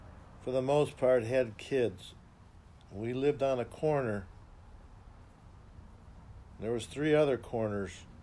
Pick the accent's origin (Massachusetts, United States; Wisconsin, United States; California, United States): Wisconsin, United States; Monroe; My hometown was a small little town in southern Wisconsin called Monroe. There was only 8,000 people there. It was out in the cornfields. We were known for our cheese making.